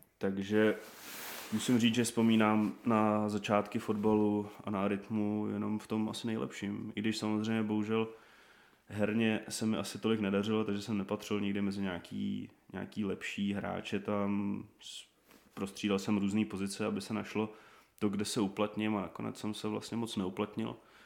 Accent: Prague, Czechia; tak jsem rodilý Pražák z Prahy 6, celý život trávím v Dejvicích a okolí

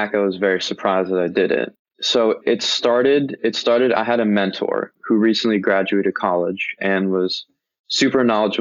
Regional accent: New York City, New York, United States; now in New Jersey, United States; I'm a senior in high school. I grew up in New York City, but I now live in New Jersey.

